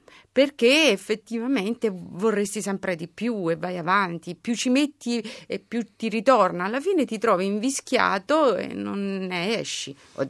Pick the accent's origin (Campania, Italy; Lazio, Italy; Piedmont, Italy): Campania, Italy; Naples; Allora noi belli da napoletane, perché siamo entrambe di quella terra, con questa leggerezza napoletana